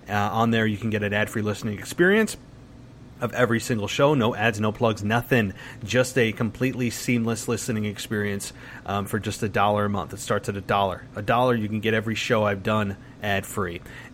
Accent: New York, United States; Apparently, I'm from the South now, even though I'm from New York.

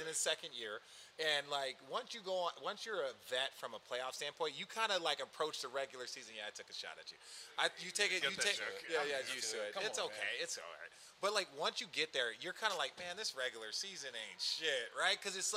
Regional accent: Phoenix, Arizona, United States; No, we're both from Phoenix. Both Phoenix.

